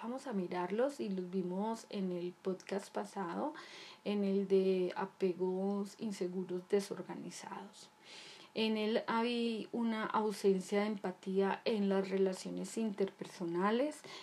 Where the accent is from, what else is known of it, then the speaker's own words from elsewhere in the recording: Colombia; y mi país Colombia, que amo profundamente a mi tierra